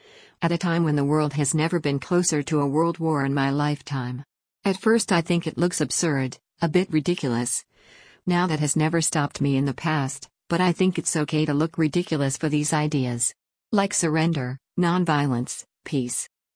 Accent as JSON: {"language": "English", "country": "Ireland", "said": "I'm an Irish person, I can't tell people how to vote."}